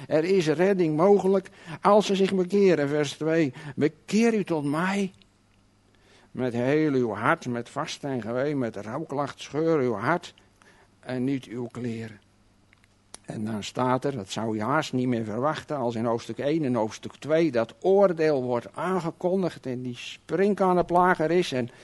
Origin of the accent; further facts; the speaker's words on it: South Holland, Netherlands; ik kom uit Alblasserwaard, daar is alles wat groener dan hier.